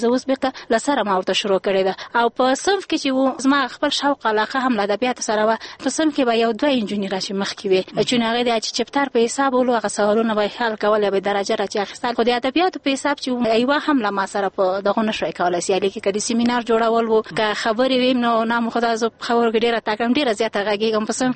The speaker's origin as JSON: {"language": "Pashto", "region": "Kabul", "country": "Afghanistan", "tie": "born or raised there", "also_born_or_lived": "Parwan / Ghazni", "said": "په بګرام کې وروسته له هغه جالات خراب سسون ما پلار نظامی سیمنصب وبیا مونږ کابل ته مکډه راوکړه. تر یولس کلنی دولس کلنی پورې په کابل کې وم"}